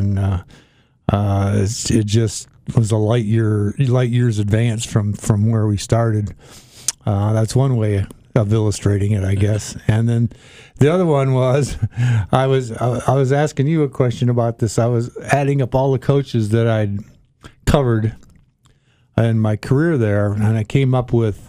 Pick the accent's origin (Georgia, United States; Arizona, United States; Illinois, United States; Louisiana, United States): Illinois, United States; Belvidere; I grew up in Belvidere, Illinois, and that's where I got my first job at the paper there.